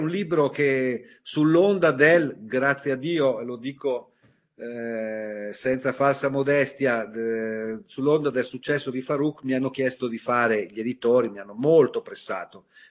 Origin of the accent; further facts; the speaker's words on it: Nembro, Lombardy, Italy; il mio paese, che si chiama Nembro, è stato tra i più colpiti dal coronavirus.